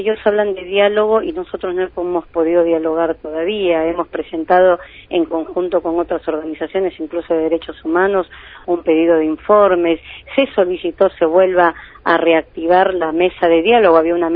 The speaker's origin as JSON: {"language": "Spanish", "country": "Peru"}